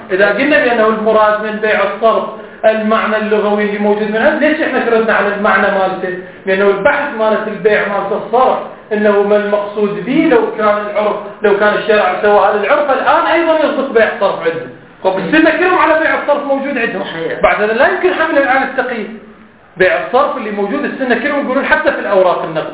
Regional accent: Iraq; moved away; مثل ما صارت عندنا بالعراق احنا قبل 15 سنة لما جينا

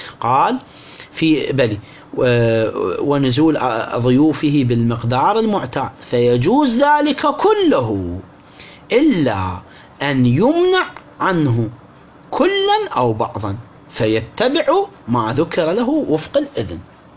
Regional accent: Iraq; احنا عندنا بالعراق نسميه دربونة

